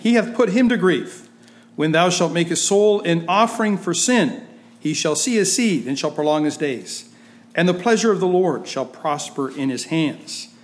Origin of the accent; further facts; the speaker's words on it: Sarnia, Ontario, Canada; And I'm from Sarnia, Ontario, Canada. So I'm a Canadian. I'm a foreigner in a foreign country.